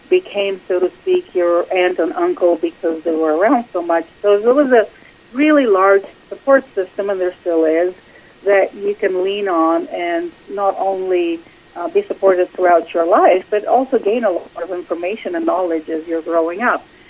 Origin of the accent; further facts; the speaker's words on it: Greece; moved away; I'm originally born and raised in Greece, come from the Mediterranean culture, so I have been here in this country for about, well, probably over 35 years now